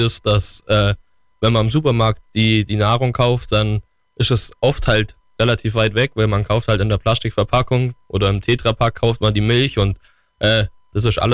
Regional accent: Bavaria, Germany; wo wir bei uns im Allgäu, wir füttern unsere Kühe hauptsächlich mit Gras

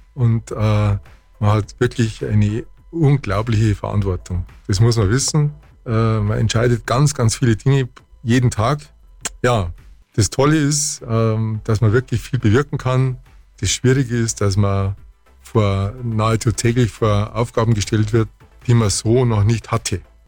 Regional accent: Munich, Bavaria, Germany; now in Kempten, Germany; Nein, ich bin kein gebürtiger Allgäuer. Ich komme aus München. Bin also tatsächlich ein Münchner Kindl, wenn man so will. Und seit 1989 im Allgäu, genauer gesagt in Kempten.

